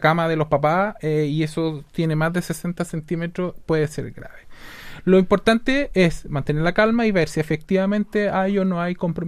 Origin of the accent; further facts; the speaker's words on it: Chile; Nosotros tenemos que ser capaces, como chilenos, más temprano que tarde